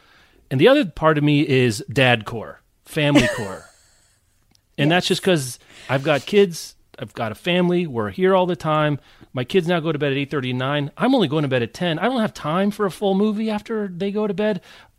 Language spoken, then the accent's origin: English; Lawrence, Kansas, United States; I grew up in Lawrence, Kansas, which is the home of Haskell Indian Nations University, and there's reservations in Kansas and Oklahoma.